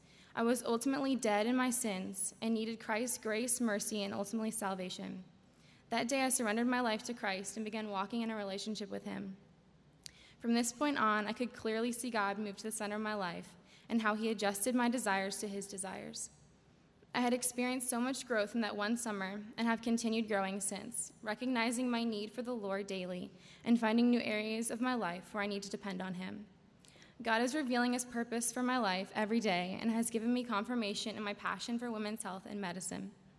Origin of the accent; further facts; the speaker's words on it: Brevard, North Carolina, United States; I'm from Brevard, North Carolina, and I'm a senior at Davidson College.